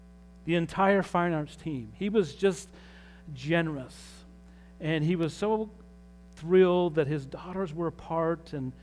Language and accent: English; Pittsburgh, Pennsylvania, United States; You know, we're from Pittsburgh, and so made some calls.